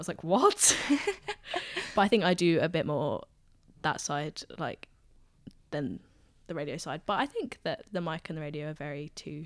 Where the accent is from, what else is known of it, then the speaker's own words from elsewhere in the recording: London, United Kingdom; she's from Manchester and I'm from London.